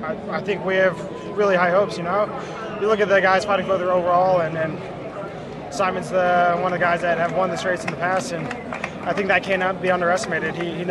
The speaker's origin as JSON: {"language": "English", "region": "Texas", "country": "United States", "said": "And I come from Texas, and I spent the summer there this year after the Giro"}